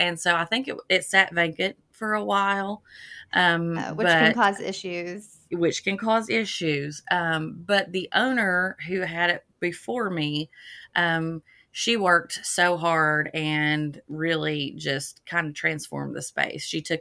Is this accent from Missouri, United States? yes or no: no; Louisa, Kentucky, United States; I'm originally from Eastern Kentucky.